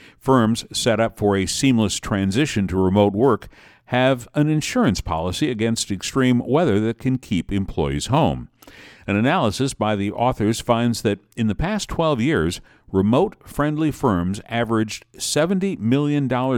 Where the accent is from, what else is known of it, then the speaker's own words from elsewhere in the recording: Detroit, Michigan, United States; My hometown of Detroit has been in the news for weeks.